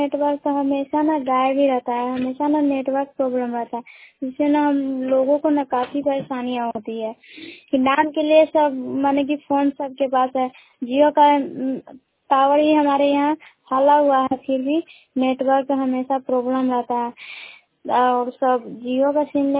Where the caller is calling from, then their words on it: Shahbazpur, India; शाहबाजपुर पंचायत के शाहबाजपुर गांव से बोल रही हूँ।